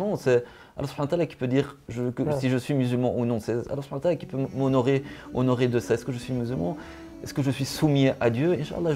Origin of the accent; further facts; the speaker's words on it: Belgium; Je suis belge, d'origine belge, j'ai 32 ans, toujours grandi, vécu en Belgique. Et je suis, alhamdoulilah, par la grâce de Allah, je suis rentré dans l'islam à l'âge de 19 ans, en 2001.